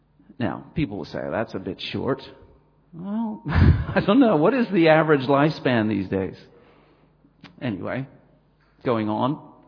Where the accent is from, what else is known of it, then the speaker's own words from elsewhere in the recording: Philadelphia, Pennsylvania, United States; I come from Philadelphia. Soul City.